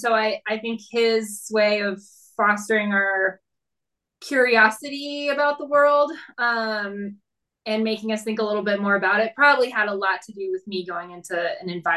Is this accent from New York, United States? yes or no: no; Anchorage, Alaska, United States; Yeah, so I grew up in Anchorage, Alaska, and I spent a lot of time outside.